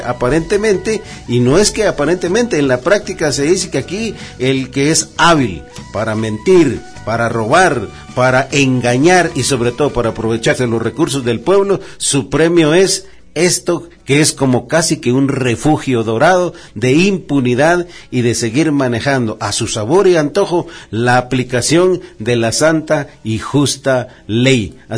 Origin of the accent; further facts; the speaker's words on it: Guatemala; como guatemaltecos y como parte de la Guatemala profunda